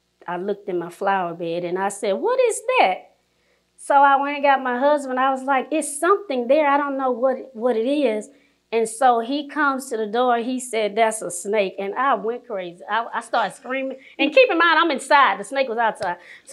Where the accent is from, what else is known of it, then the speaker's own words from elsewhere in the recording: Baton Rouge, Louisiana, United States; moved away as an adult; now in Houston, United States; My dad is actually a Baptist pastor, and I am from Baton Rouge, Louisiana. So I moved to Houston in November of 2003 for a job in the aerospace industry at NASA.